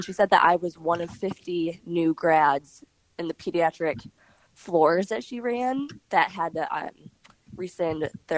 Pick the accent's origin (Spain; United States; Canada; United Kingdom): United States; Michigan; I'm from Michigan originally, so I was going to move back home and work at a pediatric hospital in Michigan.